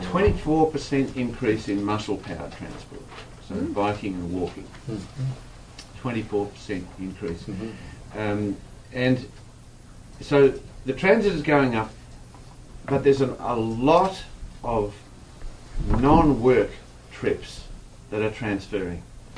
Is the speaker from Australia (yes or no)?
yes; Perth, Western Australia, Australia; And I came from Perth and I didn't know a lot about it.